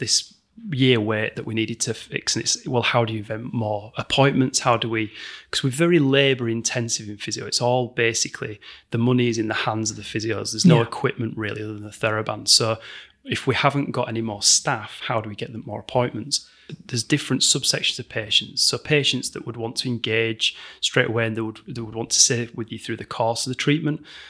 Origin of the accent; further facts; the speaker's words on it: Bradford, Yorkshire and the Humber, United Kingdom; I grew up local. I'm from Little Horton over at BD5.